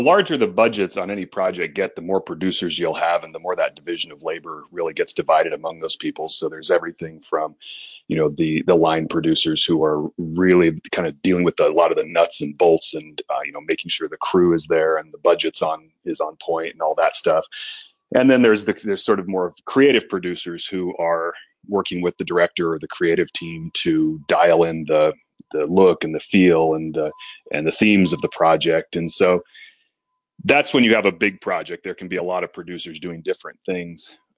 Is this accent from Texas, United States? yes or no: no; Oregon, United States; also born or lived in South Korea; No, because certainly when I moved to the States from Korea, I grew up in Oregon and had kind of bounced around during college, but really whatever social connections I had were in Oregon.